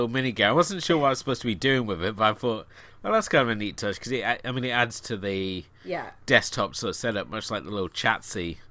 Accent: United Kingdom; being a Brit, this may sound ironic

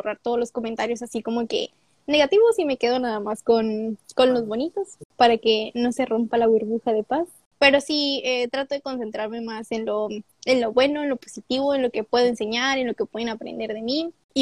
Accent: Nuevo León, Mexico; yo soy de Nuevo León, pero no estoy de que en Monterrey, yo vivo en Cadereyta, que está como a media hora de Monterrey.

